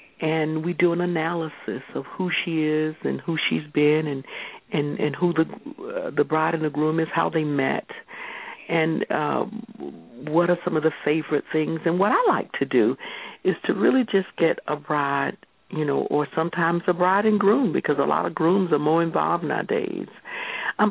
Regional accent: Jacksonville, Florida, United States; Oh, that's my hometown.

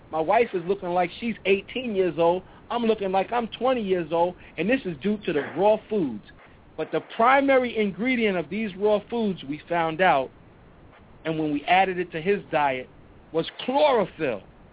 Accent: Brooklyn, New York, United States; I'm a brother from Brooklyn, and there is no way that weed did not escape my experience.

